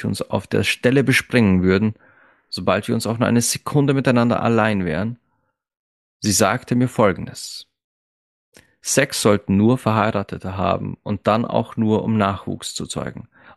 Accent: Austria; Matura ist bei uns in Österreich das Abitur

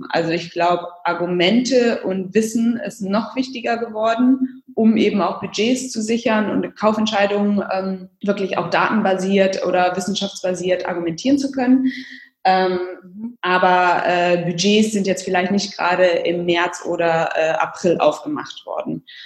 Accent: Düsseldorf, North Rhine-Westphalia, Germany; Ich komme auch aus Düsseldorf, das ist eine Kunststadt

